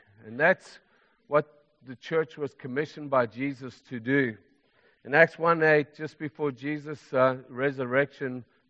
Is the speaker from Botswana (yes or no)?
yes; Lobatse, Botswana; also born or lived in Zimbabwe / South Africa; I was born in Zimbabwe. I grew up in Zimbabwe. And then my parents moved to Botswana. And I grew up in a little town called Lebatsi.